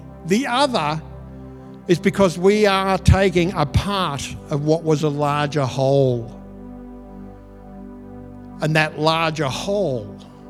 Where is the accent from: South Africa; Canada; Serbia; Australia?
Australia; Though we are many, we are Australian